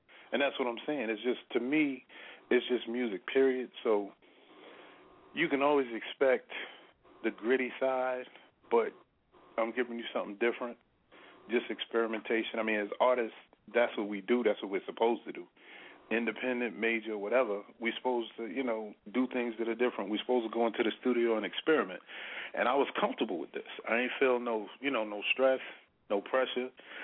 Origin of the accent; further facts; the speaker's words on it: New York, United States; And I was born and raised in New York, so the whole movement come from top to bottom.